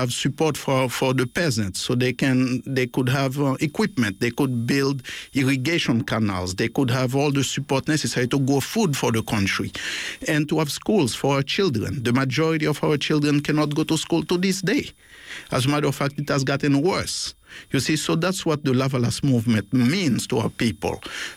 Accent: Haiti; moved away; because growing up in Haiti, the few times that I grew up outside of Port-au-Prince, in a different city, and but every time I would go to Port-au-Prince

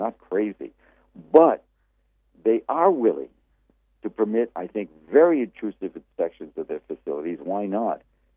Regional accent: United States; I say this as an American Jew

